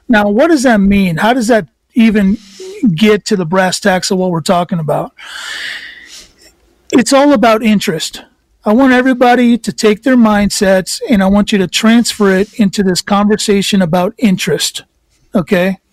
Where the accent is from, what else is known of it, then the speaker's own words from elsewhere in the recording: Miami, Florida, United States; They got these big, huge ones I used to pluck off of trees down in Miami where I grew up. You can tell I grew up in Miami.